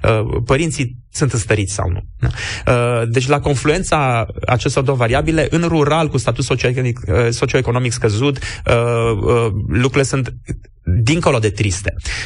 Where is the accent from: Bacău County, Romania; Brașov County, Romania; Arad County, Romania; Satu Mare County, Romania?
Brașov County, Romania; Brașov; Eu sunt brașovean și de aia știu...